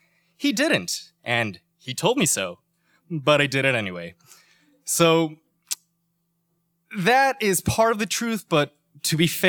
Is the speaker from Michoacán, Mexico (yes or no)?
yes; Michoacán, Mexico; I'm 13 years old, and I'm running away from home for the first time. I'm walking down one of the main streets of my hometown in Michoacán, Mexico